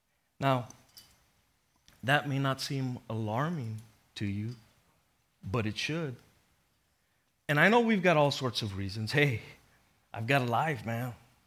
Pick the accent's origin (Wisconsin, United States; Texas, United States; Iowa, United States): Texas, United States; now in New York, United States; And I used to be a Texan. And now I'm a New Yorker.